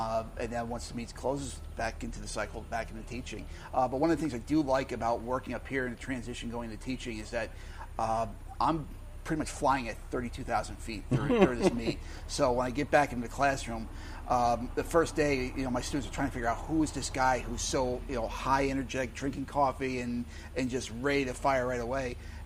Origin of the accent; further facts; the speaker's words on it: Chatham, New York, United States; Yeah, I grew up in Columbia County in Chatham, not far from the farms in North Chatham.